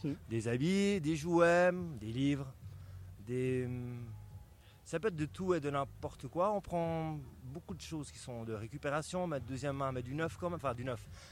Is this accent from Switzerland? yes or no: yes; Lausanne, Vaud, Switzerland; Moi je viens de Lausanne